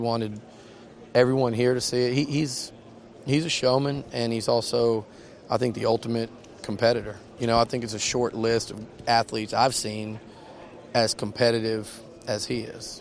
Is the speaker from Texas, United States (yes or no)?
yes; Houston, Texas, United States; You know, I grew up in Houston. I'm a Texans fan, so full disclosure.